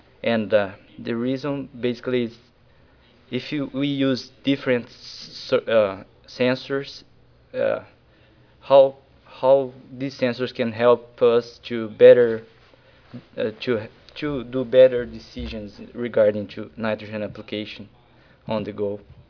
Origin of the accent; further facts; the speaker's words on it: Brazil; English is a second language; I'm from Brazil, and don't look like, but I'm from Brazil